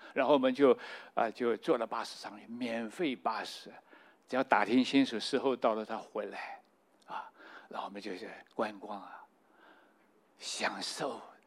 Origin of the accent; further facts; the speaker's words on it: Taiwan; 我马上的说，哎，我是台湾来的